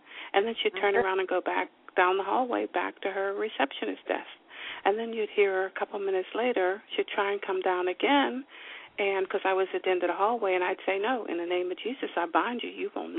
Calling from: New Jersey, United States; Oh, in New Jersey.

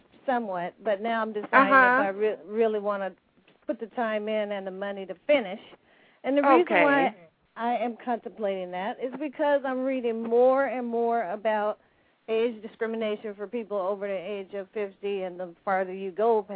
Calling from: Portland, Oregon, United States; Portland, Oregon.

